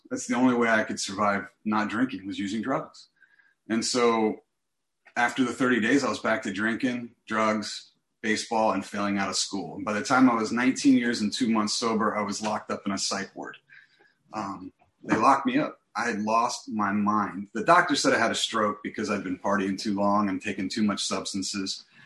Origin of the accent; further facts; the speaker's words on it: East Coast, United States; I don't know if they do that on the West Coast, but I grew up on the East Coast.